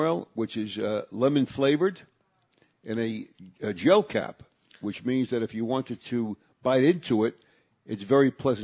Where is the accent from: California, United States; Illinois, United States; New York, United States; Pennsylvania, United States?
New York, United States; Brooklyn; the group of guys that I grew up with in Brooklyn, we were called the Luckerville Boys.